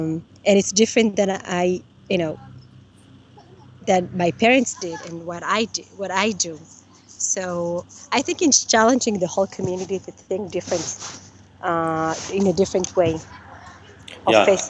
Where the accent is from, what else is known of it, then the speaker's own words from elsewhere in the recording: Ethiopia; English is a second language; now in Israel; I grew up, because I was born in Ethiopia, I grew up with knowledge of, and it's not only knowledge, I was there.